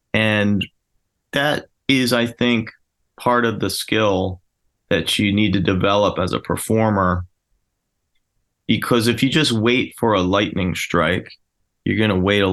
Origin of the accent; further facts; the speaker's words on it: New Jersey, United States; And look, I grew up in New Jersey, mm-hmm. and there's a certain culture where I grew up that is an underdog culture, right? Like, everybody makes fun of New Jersey.